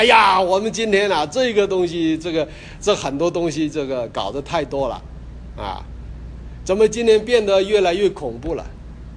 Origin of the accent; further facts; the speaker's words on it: Guangxi, China; 在一个小地方，就是广西我的老家